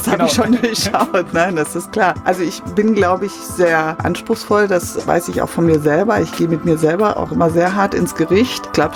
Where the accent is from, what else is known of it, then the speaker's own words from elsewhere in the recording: North Rhine-Westphalia, Germany; ich bin im Kreis Warendorf groß geworden. Also das ist ja die Pferdestadt. Und mein Vater war dort Pfarrer. Ich bin dort als vierte Tochter zur Welt gekommen.